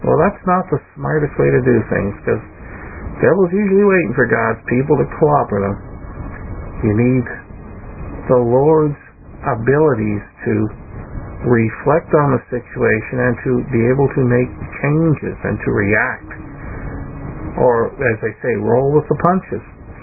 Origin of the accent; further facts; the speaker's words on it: Canada; I can say that as a Canadian, that the state of the country changed in 1759